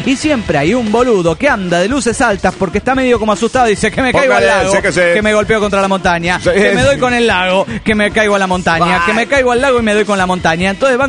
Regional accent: Delicias, Chihuahua, Mexico; now in Ciudad Juárez, Mexico; Hora de vacaciones en mi ciudad natal, Delicias, Chihuahua.

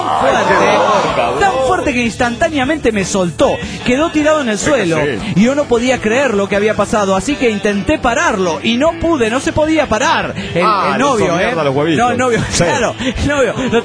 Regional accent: San Martín de los Andes, Neuquén, Argentina; de San Martín de los Andes, Argentina.

